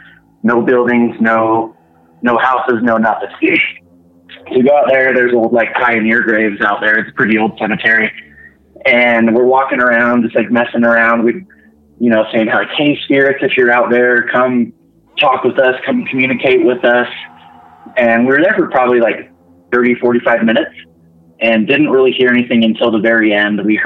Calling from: Utah, United States; calling from Utah.

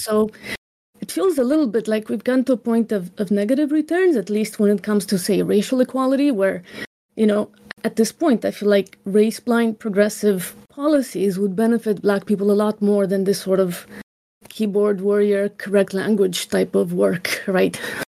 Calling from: San Diego, California, United States; Hello. So … I'm calling from San Diego.

